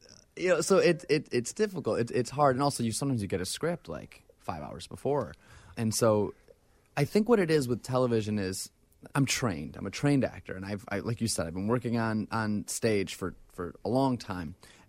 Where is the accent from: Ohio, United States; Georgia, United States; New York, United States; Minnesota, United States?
New York, United States; Syracuse; also born or lived in Boston; I was born in Boston. I was actually raised in Syracuse.